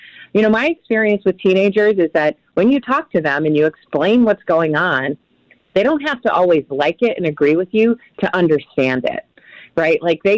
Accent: Manchester, North West England, United Kingdom; that's where we know that, like in my hometown in Manchester

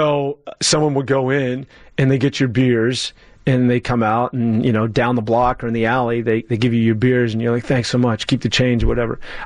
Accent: San Francisco, California, United States; now in Seattle, United States; oh, from California to Seattle, you're going to hate it. I'm like, dude, I grew up in the Sunset.

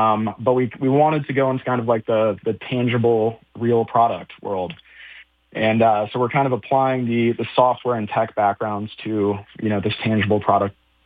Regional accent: Michigan, United States; moved away as an adult; now in Connecticut, United States; Yeah, so I grew up in Michigan, outside Detroit. I then moved to New York after college.

